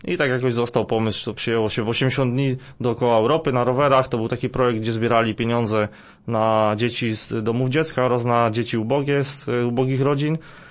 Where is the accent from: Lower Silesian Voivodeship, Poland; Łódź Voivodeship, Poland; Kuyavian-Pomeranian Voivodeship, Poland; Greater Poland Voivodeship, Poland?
Lower Silesian Voivodeship, Poland; Głogów; jestem rodowitym głogowianinem, natomiast przebywałem poza Głogowem